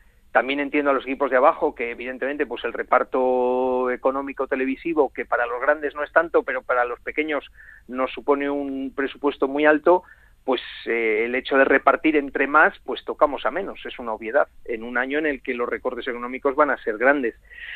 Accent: Valladolid, Castile and León, Spain; Ojalá, por la parte que me toca, como vallisoletano que soy

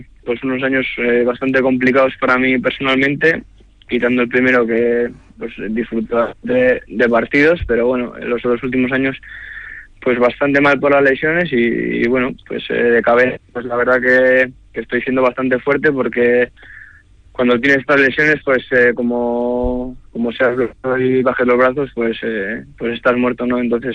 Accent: Vitoria-Gasteiz, Basque Country, Spain; soy de Vitoria, soy alavesista y bueno, siempre lo he sido

